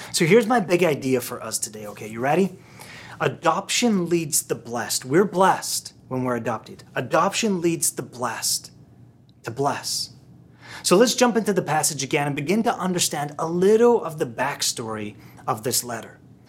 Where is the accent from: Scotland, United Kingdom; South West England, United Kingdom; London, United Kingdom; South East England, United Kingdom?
Scotland, United Kingdom; moved away as an adult; now in United States; I was born and raised in Scotland, and I moved over here on my own when I was 21.